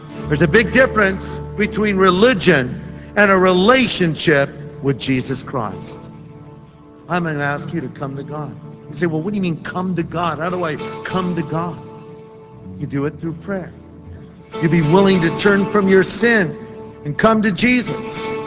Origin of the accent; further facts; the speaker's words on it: California, United States; born there; because I was born in California and I have a real heart for our own home state.